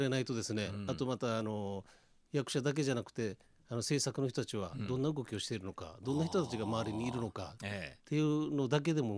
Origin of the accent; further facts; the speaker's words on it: Okinawa, Japan; also born or lived in Tokyo; 東京で美術の学校出て沖縄帰ってきて広告代理店で働いている時に、